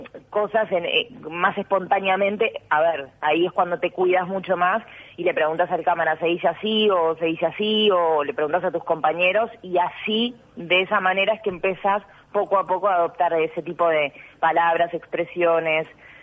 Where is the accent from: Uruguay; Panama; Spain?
Uruguay; yo soy uruguaya